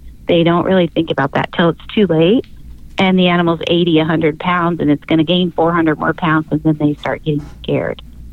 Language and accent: English; San Diego, California, United States; and I'm from San Diego